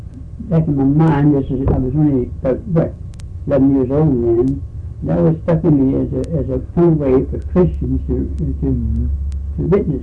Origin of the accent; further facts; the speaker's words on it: Virginia, United States; now in Maryland, United States; We came from the Valley of Virginia, Senator Valley, across the county where all my folks were from generations, mm-hmm.